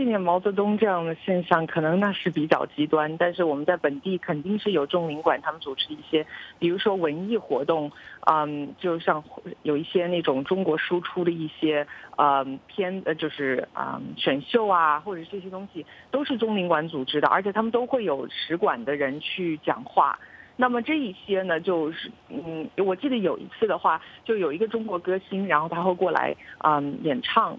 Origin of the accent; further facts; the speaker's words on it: Canada; 然后我当时就觉得我是加拿大人，